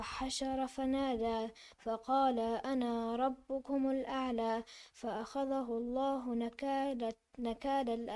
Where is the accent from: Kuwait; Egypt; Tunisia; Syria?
Syria; Muhajja, Daraa Governorate; قريبة عن درعا.